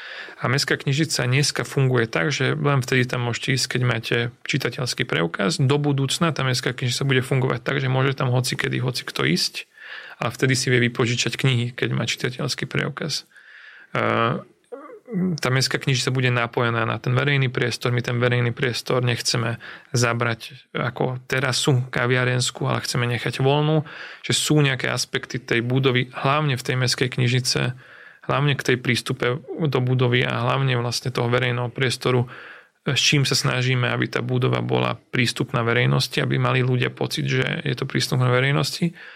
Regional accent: Bratislava, Bratislava Region, Slovakia; začínali sme byť hrdí na to, že sme Bratislavčania.

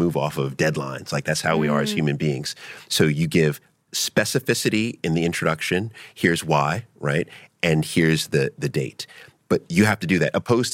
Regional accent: New York, United States; So I'm from New York. So in New York, we do things a little bit differently. We're very brash and bold and direct.

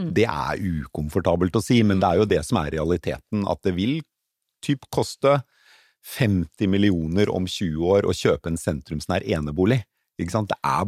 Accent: Oslo, Norway; Ja, jeg vokste jo opp i Oslo

